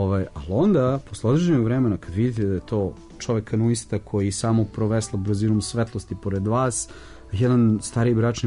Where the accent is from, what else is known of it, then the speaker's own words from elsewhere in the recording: Belgrade, Serbia; ja sam rođen i živim u Beogradu